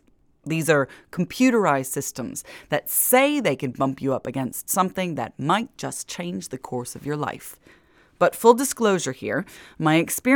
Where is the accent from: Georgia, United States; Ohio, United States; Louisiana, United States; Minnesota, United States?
Louisiana, United States; New Orleans; I was raised in the Seafood Hub New Orleans, according to Wikipedia